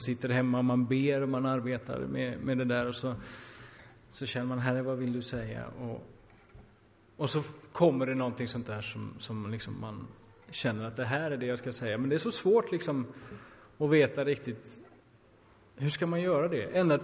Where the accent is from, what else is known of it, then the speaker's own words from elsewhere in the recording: Norrland, Sweden; För när jag växte upp i Norrland så tänkte jag, men det skulle aldrig funka upp i Norrland.